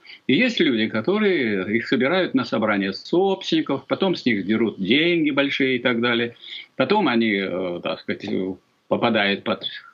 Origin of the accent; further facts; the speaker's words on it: Tambov Oblast, Russia; born there; в том месте, где я родился, в Первомайском районе, в селе Староклинского, Первомайского района Тамбовской области.